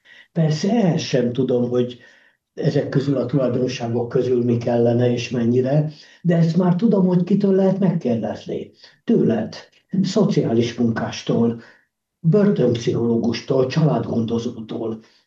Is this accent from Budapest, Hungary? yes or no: yes; Budapest, Hungary; Én budapesti vagyok, ez egy más bolygó.